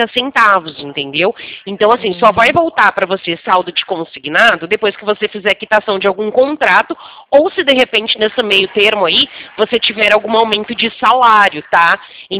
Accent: São Paulo, Brazil; nós somos aqui de São Paulo

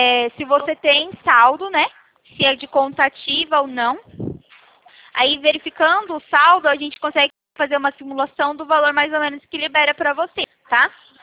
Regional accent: Araras, São Paulo, Brazil; aqui de Araras, interior de São Paulo.

